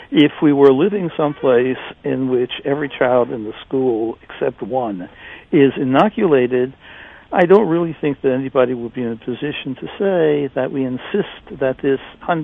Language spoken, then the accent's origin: English; United States; I'm an American.